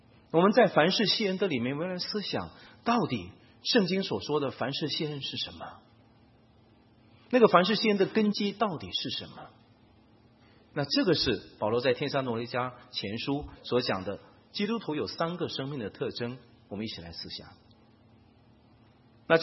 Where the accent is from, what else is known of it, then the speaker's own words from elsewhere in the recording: China; 我们有喜事啊，我们中国人背景有喜事连连，我们有四大喜事